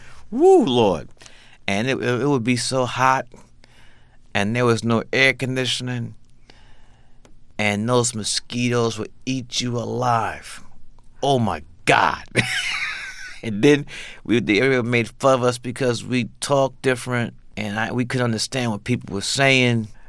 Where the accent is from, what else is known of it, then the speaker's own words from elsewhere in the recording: Atlanta, Georgia, United States; born there; People might … my parents are from the South. I was born in Atlanta, Georgia. Spent many summers there and also went to college in Atlanta.